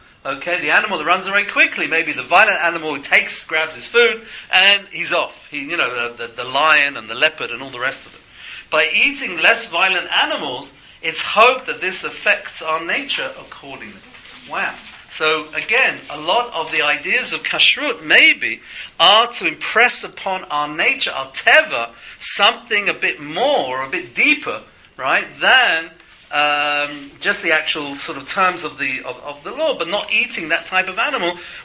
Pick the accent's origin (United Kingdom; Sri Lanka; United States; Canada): United Kingdom; England; I come from England, where obviously Thanksgiving was not regular, wasn't a day, any sort of day.